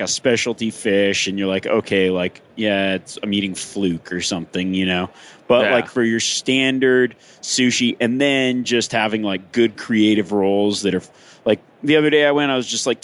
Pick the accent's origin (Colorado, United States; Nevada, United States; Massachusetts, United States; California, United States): Nevada, United States; Reno; And it's in my hometown of Reno, Nevada.